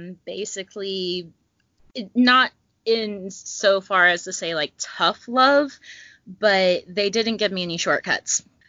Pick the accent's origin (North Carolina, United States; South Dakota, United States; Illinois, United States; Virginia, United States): North Carolina, United States; I grew up in North Carolina. I've only been in New Hampshire the past 2 years.